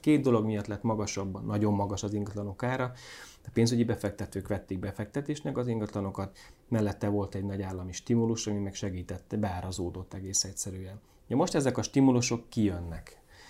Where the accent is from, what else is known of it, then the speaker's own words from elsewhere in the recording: Hajdú-Bihar, Hungary; Én Hajdúbiharból származom